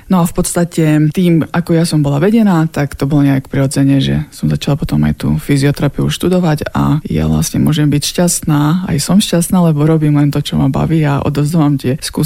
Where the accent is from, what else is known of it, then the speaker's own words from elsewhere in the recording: Košice, Košice Region, Slovakia; Chodila som do plaveckej športovej školy u nás v Košiciach